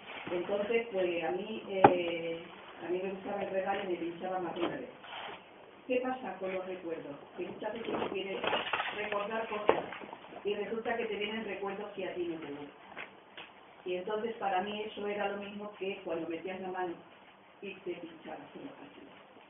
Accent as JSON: {"language": "Spanish", "town": "Santa María", "region": "Extremadura", "country": "Spain", "said": "soy de Santa María, la hija de un campesino extremeño"}